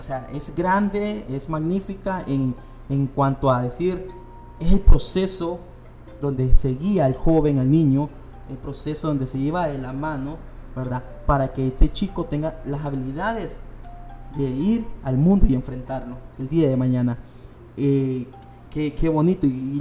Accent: Honduras; aquí nosotros todos somos hondureños

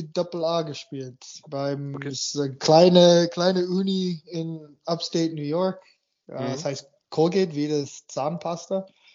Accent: Canada; now in Germany; Ja, ich bin in Kanada aufgewachsen

